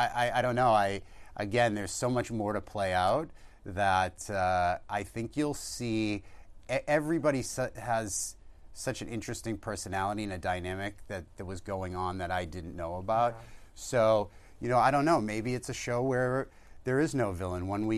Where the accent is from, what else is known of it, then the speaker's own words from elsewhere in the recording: Boston, Massachusetts, United States; And I grew up in Boston.